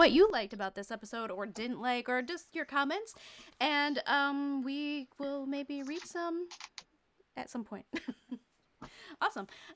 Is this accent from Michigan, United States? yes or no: yes; Michigan, United States; I'm from Michigan. It's similar.